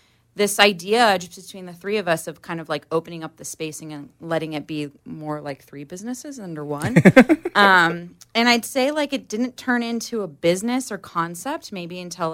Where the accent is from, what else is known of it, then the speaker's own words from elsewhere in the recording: California, United States; I grew up in Orange County, but I was living and working in San Francisco